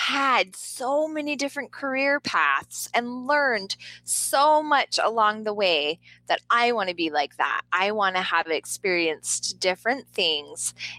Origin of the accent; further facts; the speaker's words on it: Ames, Iowa, United States; my dad is the assistant city manager of the town I grew up in Ames, Iowa.